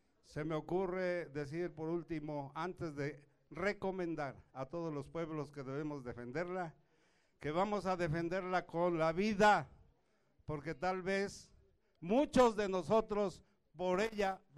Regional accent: San Mateo Tlaltenango, Mexico City, Mexico; nosotros somos de San Mateo Tlaltenango.

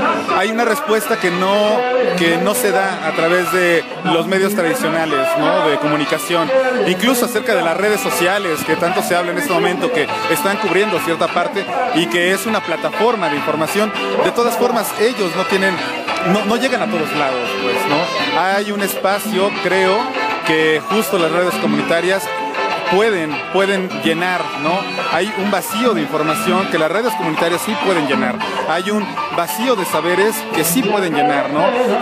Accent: Tecámac, State of Mexico, Mexico; vengo desde Tecámac.

